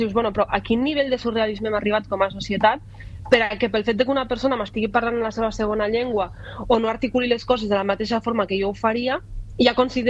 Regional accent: Catalonia, Spain; accent: Lleida; no tinc accent, a sobre tinc accent de Lleida

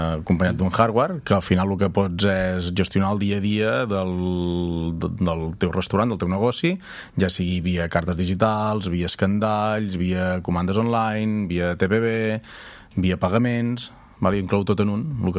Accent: Salitja, Catalonia, Spain; jo sóc de Salitja, però sóc fill d'anglès.

